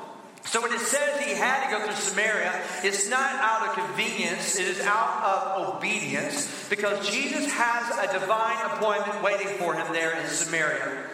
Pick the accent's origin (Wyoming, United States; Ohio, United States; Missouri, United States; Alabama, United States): Alabama, United States; We're from Alabama, okay? We have babies really young.